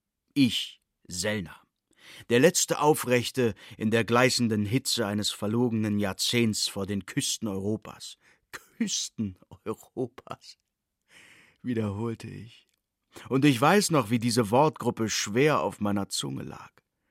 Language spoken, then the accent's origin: German; Austria; Als Österreicher ist die Bergung eine alpinistische Tätigkeit.